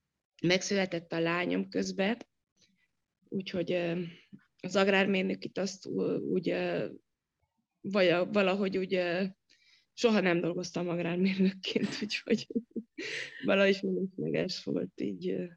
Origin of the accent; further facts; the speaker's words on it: Miercurea Ciuc, Harghita, Romania; moved away as an adult; also born or lived in Târnăveni; now in Budapest, Hungary; Hát én Dicsőszentmártonban születtem, Vásárhely mellett, de Csíkszeredában voltam nagy rész gyerek, mert a szüleim oda költöztek nagyon kis koromba, úgyhogy ott jártam általános iskolát is, és gimnáziumot is. Aztán utána, gimnázium után kerültem Budapestre, és onnan majd Peruba.